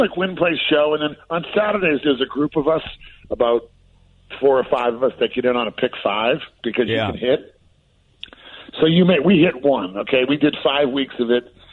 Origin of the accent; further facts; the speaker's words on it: Boston, Massachusetts, United States; I'm from Boston. I remember walking out of my apartment in Boston. I live with my mother in the city. We lived in the city in an apartment.